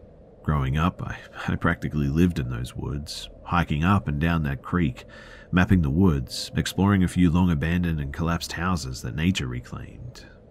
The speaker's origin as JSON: {"language": "English", "region": "Ohio", "country": "United States", "tie": "born or raised there"}